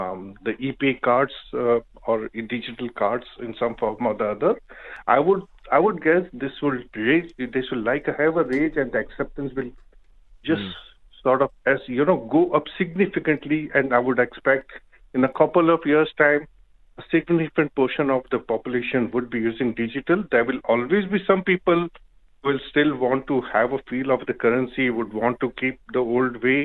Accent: India; originally I'm from India

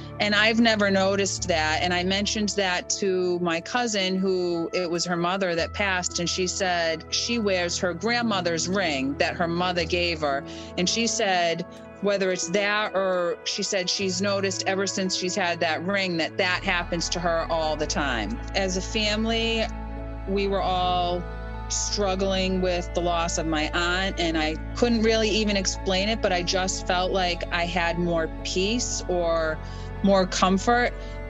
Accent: Worcester, Massachusetts, United States; I'm from Worcester, Massachusetts.

